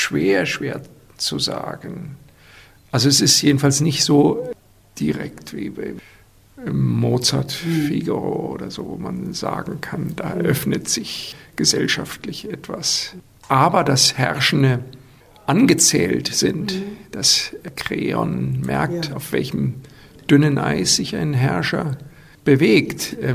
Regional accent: Germany; Das heißt ja nichts, dass ich als Deutscher jetzt ein großer Wagner-Fan bin.

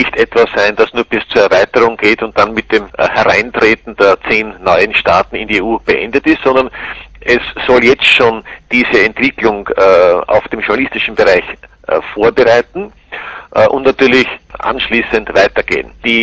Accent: Austria; ich sage das als Österreicher

